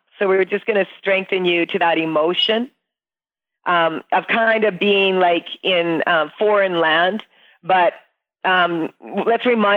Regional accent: Saskatchewan, Canada; growing up in Saskatchewan, which is, you know, it can get like 40 below, 50 below with the wind chill, and we're talking minus Celsius degrees.

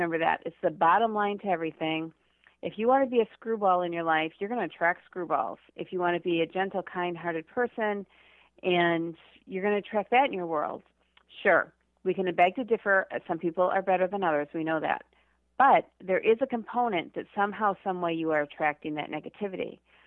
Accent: Michigan, United States; I can't even say the words because I'm from Michigan

